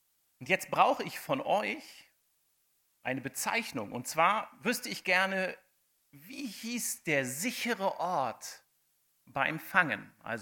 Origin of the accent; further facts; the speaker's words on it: North Rhine-Westphalia, Germany; wir kommen aus Nordrhein-Westfalen, da sind wir mit Frei ganz gut dabei.